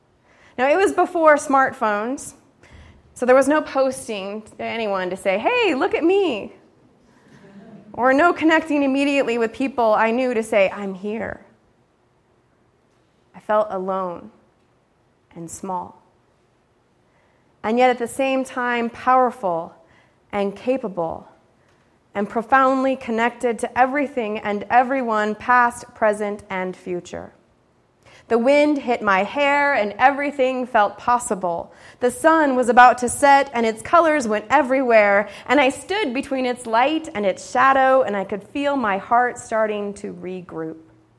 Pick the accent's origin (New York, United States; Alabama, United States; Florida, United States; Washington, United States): Washington, United States; I had set foot in precisely four other states outside of my home state of Washington